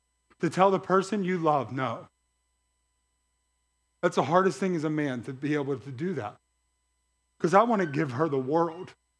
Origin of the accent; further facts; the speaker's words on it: McKeesport, Pennsylvania, United States; I'm from McKeesport.